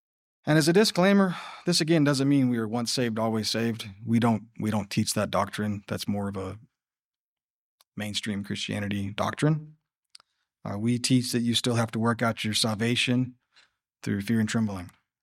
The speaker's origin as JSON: {"language": "English", "town": "Huntsville", "region": "Alabama", "country": "United States", "tie": "born or raised there", "moved": "as an adult", "lives_now": "Atlanta, United States", "said": "When I took the job in Atlanta, I embraced a new life here in Atlanta. I left behind my hometown of Huntsville, Alabama."}